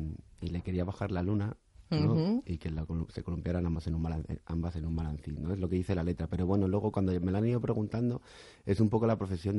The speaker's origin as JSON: {"language": "Spanish", "region": "Castile and León", "country": "Spain", "said": "está dedicado a mi pueblo, uh-huh. Y a Salamanca, y a mis padres"}